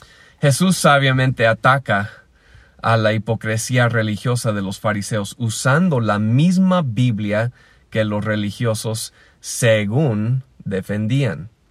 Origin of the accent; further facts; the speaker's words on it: Pátzcuaro, Michoacán, Mexico; de Pátzcuaro